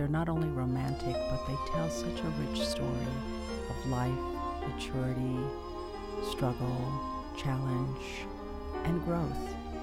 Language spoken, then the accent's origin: English; New York City, New York, United States; I'm originally from New York City